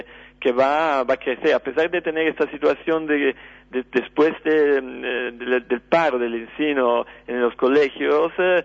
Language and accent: Spanish; Rome, Lazio, Italy; Spanish is a second language; yo soy de Roma, entonces no es tan común comer faina, que es una cosa de Liguria